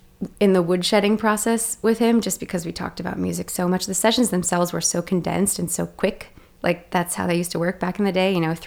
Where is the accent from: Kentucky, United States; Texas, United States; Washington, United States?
Kentucky, United States; Louisville; also born or lived in Indiana / Missouri; But I was born I grew up in Indiana, Missouri, and Kentucky. But Kentucky is where I call home because I know people that live there still, and I learned to drive there